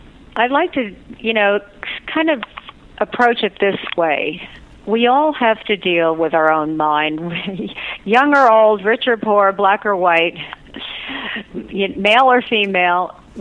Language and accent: English; Shrewsbury, New Jersey, United States; now in Miami, United States; No, I grew up in Shrewsbury, New Jersey, and my grandparents lived on Miami Beach, so I've been coming here every year with the family since I was three